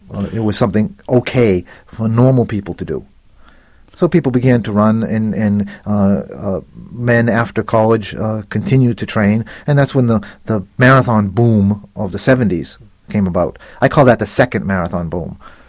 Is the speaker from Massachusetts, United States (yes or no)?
yes; Milford, Massachusetts, United States; Well, I grew up in Milford, Mass., which is the next town from Hopkinton.